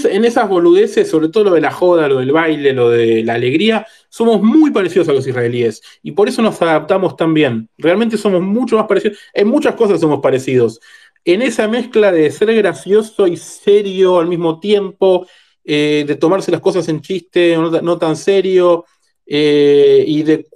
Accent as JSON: {"language": "Spanish", "country": "Argentina", "moved": "yes", "said": "pero todavía vengo de Argentina y todavía sé lo que es inflación en serio"}